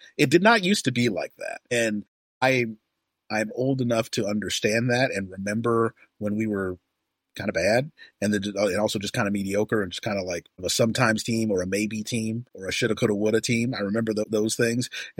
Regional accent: Houston, Texas, United States; Like, because they knew I was from Houston. They knew I love

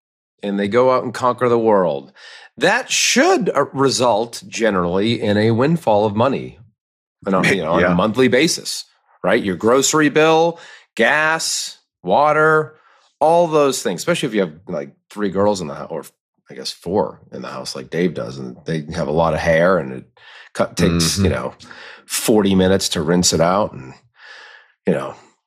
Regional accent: Massachusetts, United States; And people in Massachusetts love donuts. I mean, my hometown had 5 Dunkin' Donuts.

